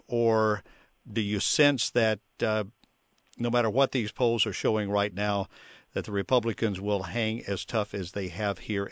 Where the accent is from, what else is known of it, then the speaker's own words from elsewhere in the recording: Nashville, Tennessee, United States; I grew up in Nashville.